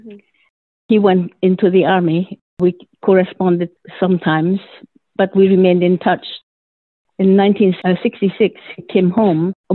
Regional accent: Tahiti, French Polynesia; also born or lived in San Francisco, United States / Johannesburg, South Africa / Buenos Aires, Argentina; I've traveled a lot. My father was a diplomat. I was born in San Francisco, and between the age of 0 and 3, I lived in Johannesburg, Buenos Aires, and we were landed in Tahiti, where we actually remained 13 years.

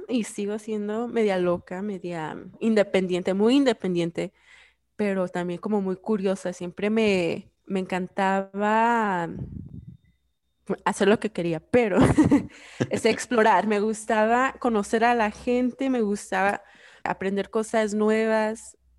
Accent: Sylmar, California, United States; also born or lived in Guadalajara, Mexico; nací en Sylmar, California, y mi familia se mudó mucho entre el Valle, así en North Hollywood, pero también nos fuimos a México, en Guadalajara, y ahí viví, fui a la escuela y viví ahí como on and off varios años

